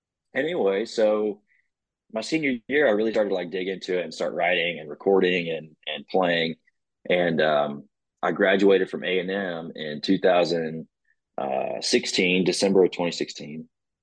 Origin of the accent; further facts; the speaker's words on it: Weatherford, Texas, United States; So I grew up in Weatherford, Texas, and was pretty exposed to, you know, classic country and all sorts of, you know, all eras, I would say.